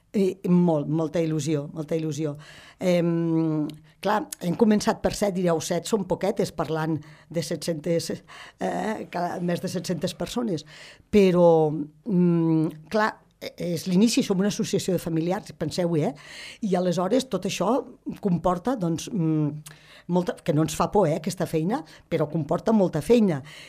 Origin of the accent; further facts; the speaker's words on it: Els Guiamets, Catalonia, Spain; Que nosaltres que som dels Guiamets